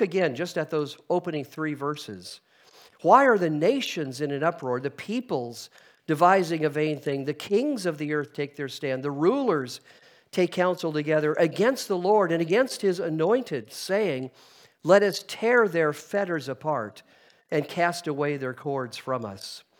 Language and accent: English; United States; Now, I don't know if you can hear this from me as an American